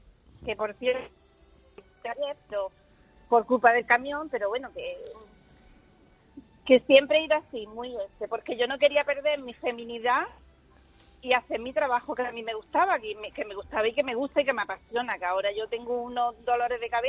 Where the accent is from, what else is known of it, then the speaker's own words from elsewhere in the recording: Almería, Andalusia, Spain; yo soy de aquí de Almería